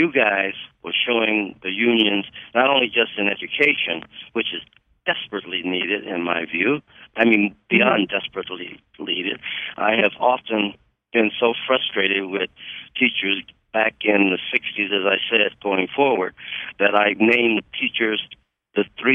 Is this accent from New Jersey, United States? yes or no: no; Detroit, Michigan, United States; Like I said, I'm from Detroit, and I grew up during the time when the automobile unions were going through a lot of what we were going through in education